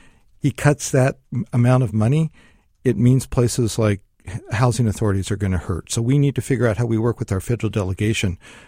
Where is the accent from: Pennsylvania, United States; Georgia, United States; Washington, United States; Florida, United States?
Washington, United States; Seattle; also born or lived in Grays Harbor County; I grew up in Seattle, but I was actually born there.